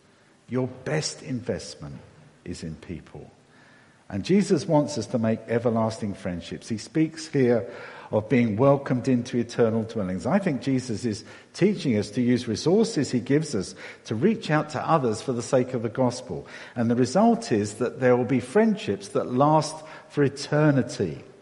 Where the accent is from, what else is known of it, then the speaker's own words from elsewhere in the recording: Hayes, London, United Kingdom; I grew up in Hayes in Middlesex. We didn't have much.